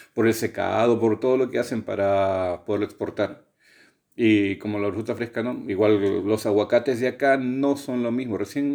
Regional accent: Lima, Peru; moved away as an adult; now in Seville, Spain; soy peruano, 52 años, soy de Lima, llego aquí en España, Sevilla, pues ya va para 10 años. Llegué siguiendo a mi esposa

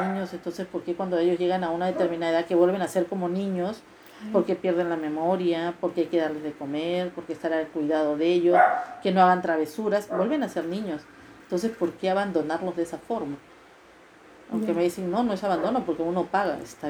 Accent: Peru; Prefiero estar en mi tierra, que siquiera sé que tengo mis ahijados, mis sobrinos, mis tías, que nos vamos a ver. Porque el peruano es muy, muy familiar.

